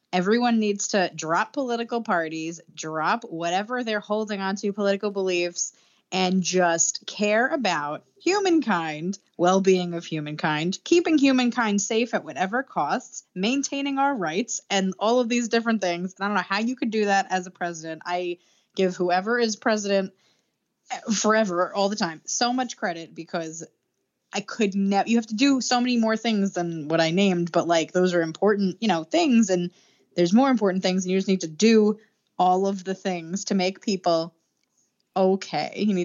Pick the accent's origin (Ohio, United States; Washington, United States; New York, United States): New York, United States; Commack; I think it was at Anthony's Coal Fired Pizza in Comac, my hometown.